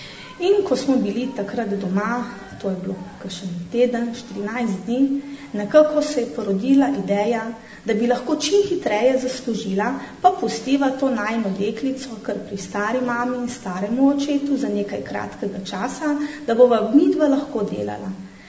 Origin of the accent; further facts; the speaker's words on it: Šmarješke Toplice, Southeast Slovenia, Slovenia; iz Šmarjeških Toplic, rojena v tujini, kot je povedala že gospa, kajti moji starši so bili takrat, tako kot vi, na delu v tujini in sva se obe s sestrico rodili v tujini. Starša prihajata iz Dolenjske, iz revnih vasi